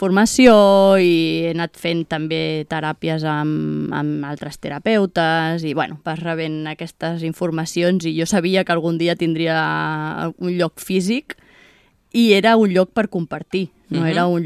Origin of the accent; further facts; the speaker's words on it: El Port de la Selva, Catalonia, Spain; he crescut molt connectada amb la natura, el bosc, el mar, jo sóc de Port de la Selva